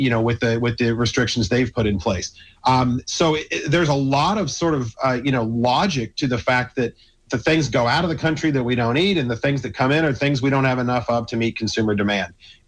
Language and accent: English; Arizona, United States; from my home state of Arizona all the way across to Texas